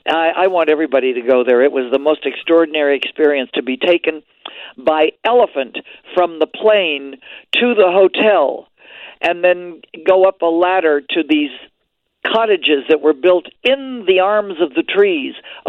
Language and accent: English; Quebec, Canada; of course, we're both Canadian-born. He's from Ontario, I'm from Quebec.